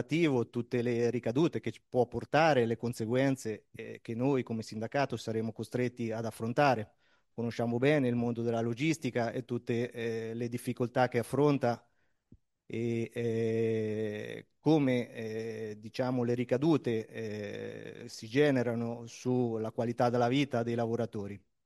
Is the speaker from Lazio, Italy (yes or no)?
no; Chiaravalle, Marche, Italy; Io per primo vengo da Chiaravalle